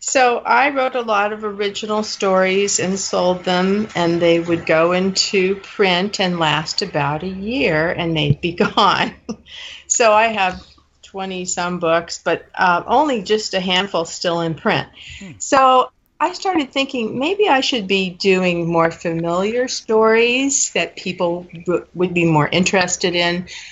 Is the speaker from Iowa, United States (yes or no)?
yes; Iowa, United States; I'm from Iowa, so that makes it all very weird, but it's just sort of what I do.